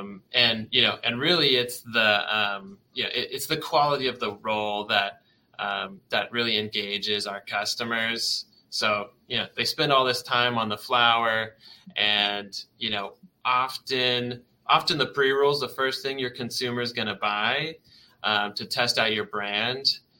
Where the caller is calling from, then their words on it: Vancouver, Washington, United States; We're in the beautiful Vancouver, Washington. So, yeah, just outside of Portland, Oregon.